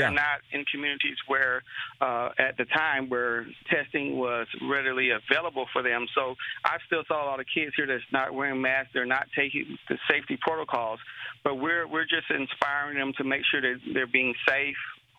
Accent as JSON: {"language": "English", "region": "Florida", "country": "United States", "tie": "born or raised there", "also_born_or_lived": "Cleveland, Tennessee", "said": "Originally, I was born in Cleveland, Tennessee, and originally I spent most of my time in Florida, South Florida."}